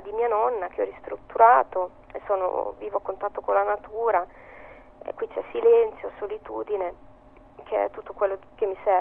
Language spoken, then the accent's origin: Italian; San Marino; E sì, sono cresciuta nella Repubblica di San Marino, in campagna